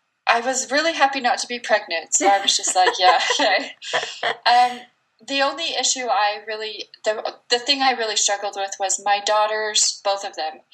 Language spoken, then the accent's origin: English; Salt Lake City, Utah, United States; moved away as an adult; He's actually from Salt Lake City, and I'm from the Salt Lake City area.